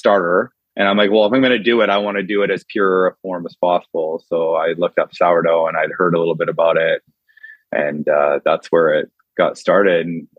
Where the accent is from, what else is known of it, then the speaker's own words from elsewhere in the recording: Gordon Head, British Columbia, Canada; I was raised in Gordon Head. So I was born at the Victoria General Hospital before they tore it down and rebuilt it.